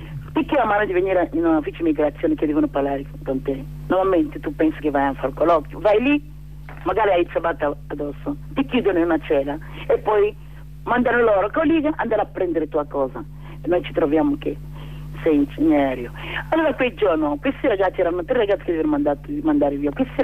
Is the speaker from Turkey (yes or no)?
no; Nigeria; Italian is a second language; Io sono da Biafra, il mio paese c'è guerra